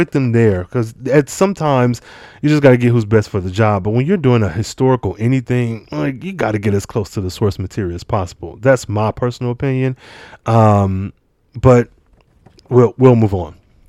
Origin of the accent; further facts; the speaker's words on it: Midwest, United States; Because I grew up riding horses, but I'm from the Midwest.